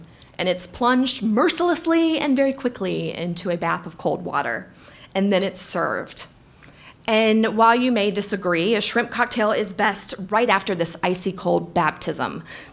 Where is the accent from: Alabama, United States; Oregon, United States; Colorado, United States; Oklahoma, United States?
Alabama, United States; I grew up in Alabama, and much of that time was spent on the Gulf Coast and in the Alabama Delta.